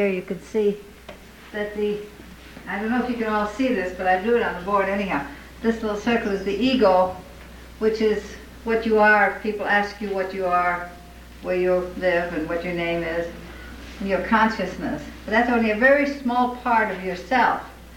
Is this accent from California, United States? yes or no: no; Minneapolis, Minnesota, United States; I come from Minneapolis